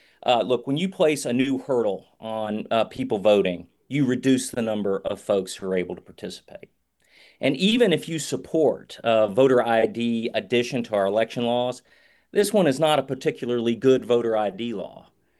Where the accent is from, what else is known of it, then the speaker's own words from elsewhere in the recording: Virginia, United States; born there; It has the place where I was born. I was born in Virginia.